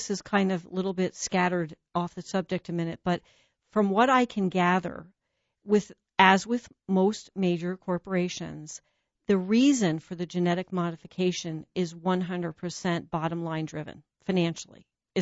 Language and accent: English; New Jersey, United States; I'm from Jersey.